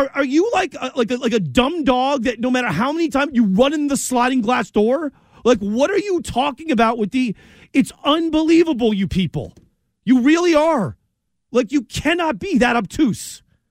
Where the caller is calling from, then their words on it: Pawtucket, Rhode Island, United States; I'm in Pawtucket.